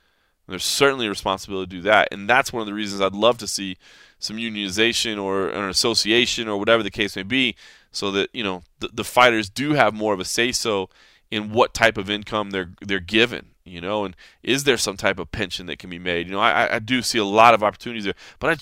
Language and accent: English; Dallas, Texas, United States; I grew up in Dallas. I'm a Cowboys fan.